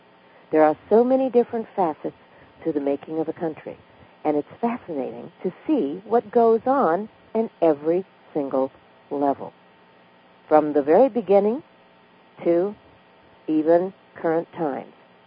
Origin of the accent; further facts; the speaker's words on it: Pakistan; born there; I don't know, because I was born in Pakistan.